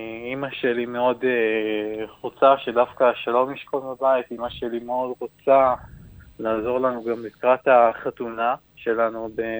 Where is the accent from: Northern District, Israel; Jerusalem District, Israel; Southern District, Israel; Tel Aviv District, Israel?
Northern District, Israel; Afula; now in Kfar Saba, Israel; במקור אני מגיע לכם מהפולה בצפון, ואחר באמת מעבר דירות וחשיבה לחיים משותפים, אז באמת עברנו לכפר סבא.